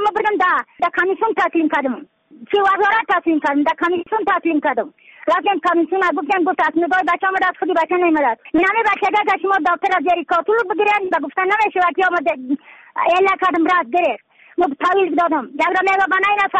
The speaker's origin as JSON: {"language": "Persian", "region": "Badakhshan", "country": "Afghanistan", "said": "از بدخشان هستم، مرکز بدخشان، ولسوالی یکلی پایان، خیره وینگ"}